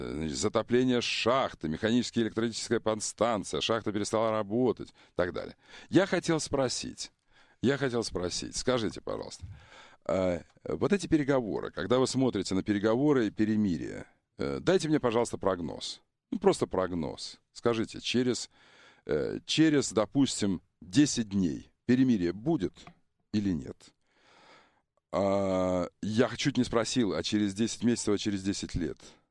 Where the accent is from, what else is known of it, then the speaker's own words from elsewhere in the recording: Ukraine; Поверь мне, украинцу. Я преувеличиваю, как нормальный украинец.